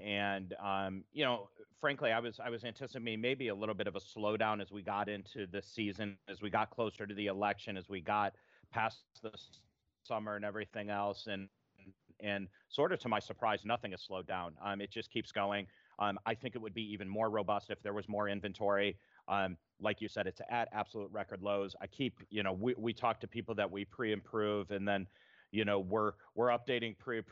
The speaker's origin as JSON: {"language": "English", "town": "Cleveland", "region": "Ohio", "country": "United States", "said": "I'm from Cleveland, right?"}